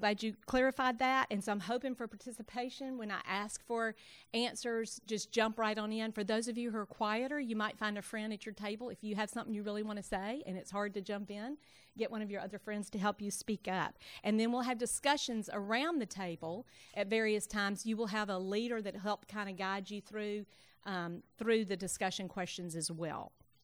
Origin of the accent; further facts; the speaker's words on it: Jackson, Mississippi, United States; So I grew up in Jackson